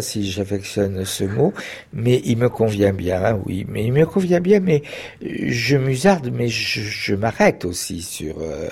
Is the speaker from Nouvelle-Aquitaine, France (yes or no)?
yes; Châtellerault, Nouvelle-Aquitaine, France; born there; Je suis né à Châtellerault le 16 mai 1942. Ça fait 77 ans. Et je suis pianiste, je suis musicien. Et je suis aussi prêtre orthodoxe.